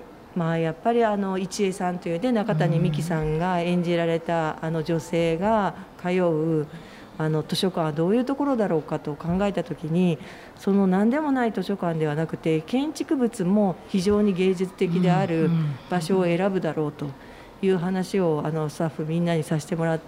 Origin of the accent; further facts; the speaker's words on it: Osaka, Japan; 私はあの、まあ、大阪で育ってはいるんですけども大学神戸ですし